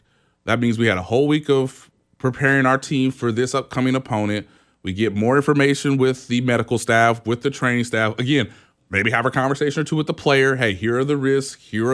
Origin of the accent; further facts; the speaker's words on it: Kansas City, United States; from my hometown in Kansas City, I mean 10 miles.